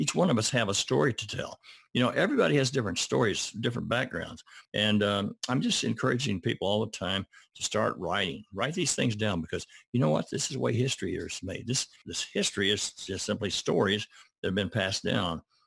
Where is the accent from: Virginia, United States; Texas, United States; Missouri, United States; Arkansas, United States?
Arkansas, United States; Benton; But I was born in Benton, Arkansas, which is down in the south.